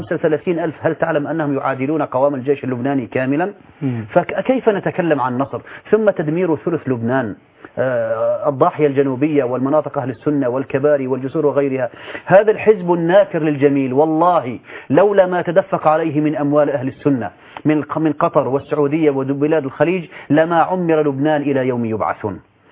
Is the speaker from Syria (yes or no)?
yes; Syria; وعندنا في سوريا تعداد